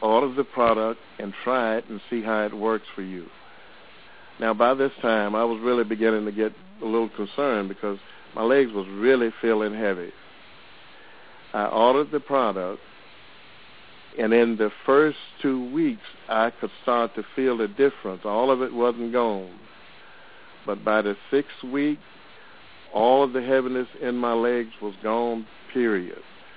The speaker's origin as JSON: {"language": "English", "town": "Jacksonville", "region": "Florida", "country": "United States", "said": "from Jacksonville, Florida"}